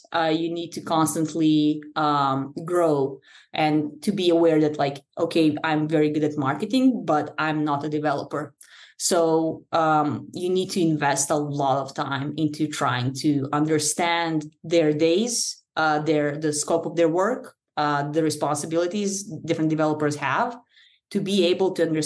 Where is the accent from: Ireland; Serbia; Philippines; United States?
Serbia; I come from Serbia.